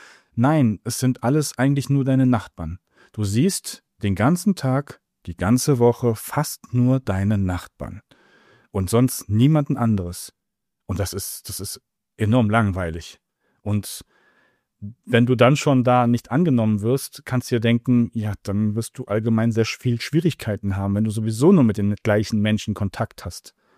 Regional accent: Düsseldorf, North Rhine-Westphalia, Germany; Ich bin ja aus der Stadt. Ich komme aus Düsseldorf, Großstadt, über 600.000 Einwohner. Und bin dann aufs Land gezogen, in den Vogelsbergkreis.

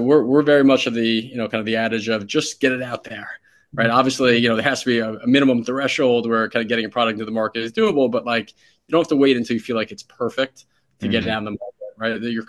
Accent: New York City, New York, United States; I grew up in New York City, and so a lot of my collection happens to be based on athletes or things that are meaningful to me from my childhood in New York City.

